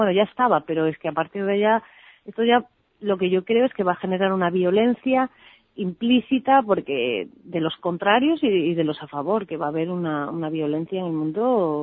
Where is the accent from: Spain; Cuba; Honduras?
Spain; Cedeira, Galicia; que es un poco, que es el resumen que yo hago a mi, una canción que hago a mi tierra